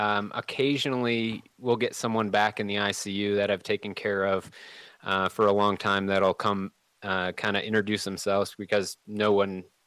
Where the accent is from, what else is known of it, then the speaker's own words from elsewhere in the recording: Michigan, United States; No, I'm originally from Michigan.